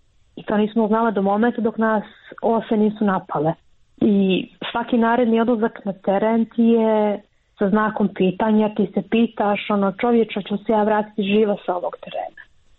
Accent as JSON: {"language": "Serbian", "country": "Montenegro", "said": "jer to je takva praksa kod nas u Crnoj Gori."}